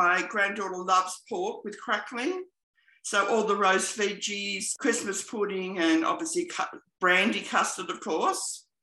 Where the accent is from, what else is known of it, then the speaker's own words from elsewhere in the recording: Brisbane, Queensland, Australia; I'm from Brisbane, Australia, in Queensland.